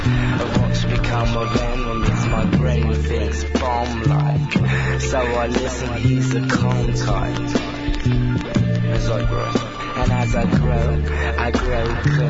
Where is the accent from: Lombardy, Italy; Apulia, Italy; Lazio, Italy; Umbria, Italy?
Lombardy, Italy; Milan; io invece che sono cresciuto a Milano